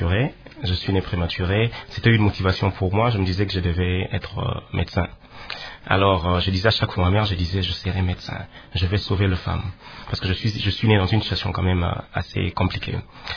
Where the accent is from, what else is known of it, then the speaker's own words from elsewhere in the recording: Kinshasa, DR Congo; Oui, j'ai grandi à Kinshasa, à Lupin.